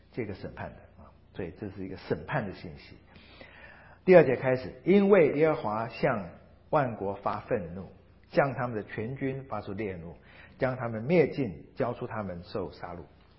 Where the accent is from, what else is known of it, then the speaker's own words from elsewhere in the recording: China; 我们中国人的那种民间宗教里面， 我们中国民间宗教很多很有趣的事情